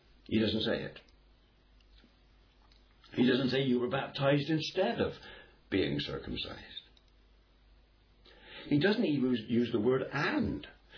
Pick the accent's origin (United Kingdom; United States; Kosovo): United Kingdom; I come from the United Kingdom, And the Church of England, I know they've changed the wording, but it's still the same underneath.